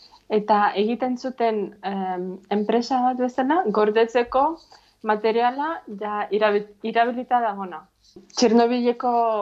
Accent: Ivankiv, Kyiv Oblast, Ukraine; Basque is a second language; moved away; leno, bizi nintzen, Iban Kiben, berez han jaio nintzen

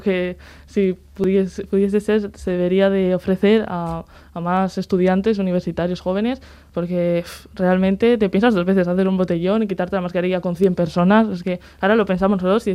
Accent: Santander, Cantabria, Spain; yo, por ejemplo, que soy de Santander

